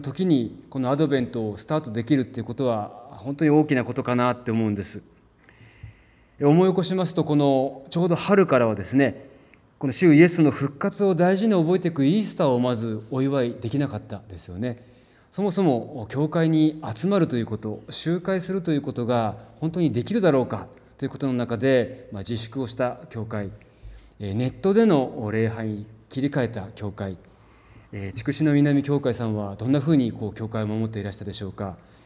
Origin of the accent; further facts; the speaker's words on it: Sapporo, Hokkaido, Japan; now in Fukuoka, Japan; 私はもともと北海道の札幌生まれ札幌育ちですので、寒さには結構強かったはずなんですけれども、もう福岡暮らしが17年目になったもんですから